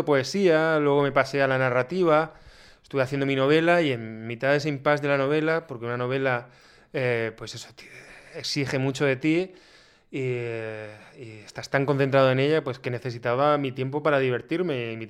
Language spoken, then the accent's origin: Spanish; Orihuela, Valencian Community, Spain; Eso es, Orihuela. O sea, a mí me llamaban desde mi pueblo